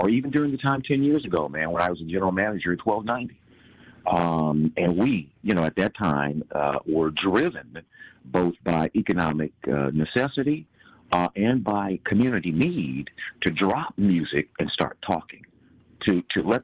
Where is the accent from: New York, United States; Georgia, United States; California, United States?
California, United States; Los Angeles; I grew up in Los Angeles, California, man.